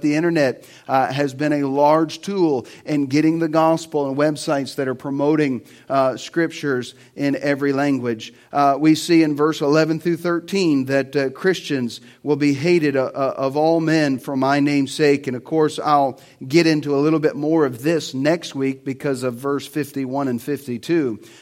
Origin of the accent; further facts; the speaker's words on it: Middleburg, Florida, United States; also born or lived in Jacksonville; I'm from Jacksonville, Florida. Southern boy. I grew up in Middleburg. It's kind of like Bithlo to Orlando. You know, dirt roads, big trucks with tires, and dog.